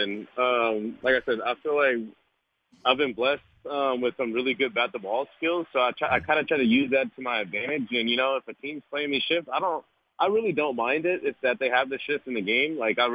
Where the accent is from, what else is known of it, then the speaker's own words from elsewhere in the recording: California, United States; I want to go back to California. I want to go back to my hometown, spend a few weeks there and then go down to LA and train and stuff and get ready for spring.